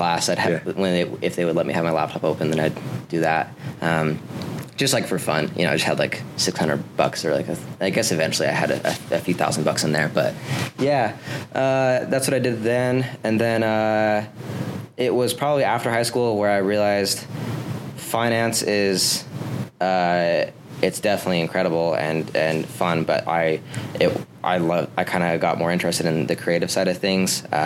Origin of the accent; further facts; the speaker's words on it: Utah, United States; also born or lived in Detroit; So, I've pretty much been in Utah my whole life. I was born in Detroit, but I've lived here since I was like 3 years old or something like that.